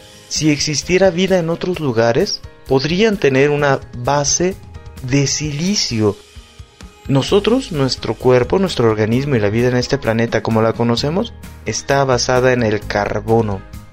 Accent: Ayotlán, Jalisco, Mexico; El municipio de Jalisco, con el número 14 en orden alfabético, es Ayotlán, de donde soy oriundo.

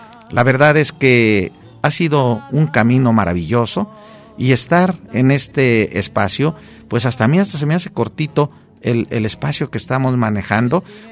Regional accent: Ocotlán, Jalisco, Mexico; moved away; trato de escuchar el programa y de sentirme allá, en mi tierra, en ese Ocotlán que tuve que dejar

